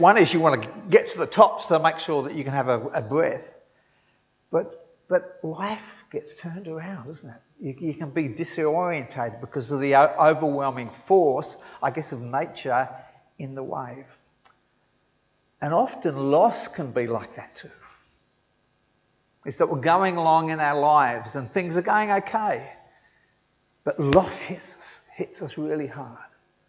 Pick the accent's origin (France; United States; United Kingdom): United Kingdom; England; because I'm originally English, so I'm not a great swimmer.